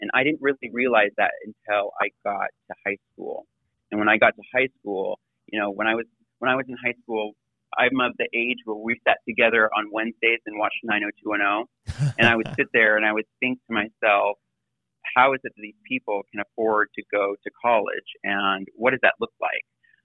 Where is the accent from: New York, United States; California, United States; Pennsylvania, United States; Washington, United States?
Washington, United States; Seattle; So I grew up in Seattle, and I grew up in a home that, for lack of better words, just, I would say, my parents didn't graduate from high school.